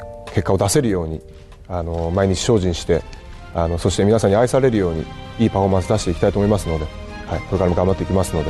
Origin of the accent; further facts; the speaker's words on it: Nagaoka, Niigata, Japan; はい、地元長岡で育ててもらったものとして、